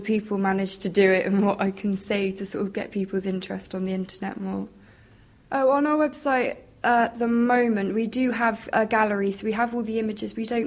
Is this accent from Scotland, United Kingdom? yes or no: no; Bristol, South West England, United Kingdom; I'm from Bristol